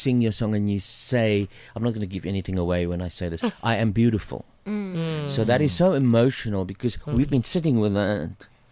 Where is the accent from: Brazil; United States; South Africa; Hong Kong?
South Africa; I knew she was waiting because she knew there was someone from South Africa. And I was too shy to say a thing.